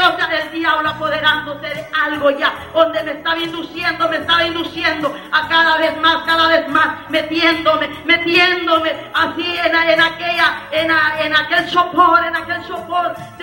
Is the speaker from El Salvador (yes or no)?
yes; El Salvador; moved away as an adult; Aleluya, soy del Salvador, bendito sea su nombre para siempre, aleluya. Y me crié allá por una isla